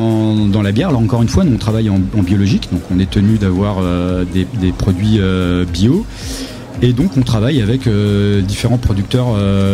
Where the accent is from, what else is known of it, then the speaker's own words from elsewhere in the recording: eastern France, France; Parce que je viens de l'Est de la France.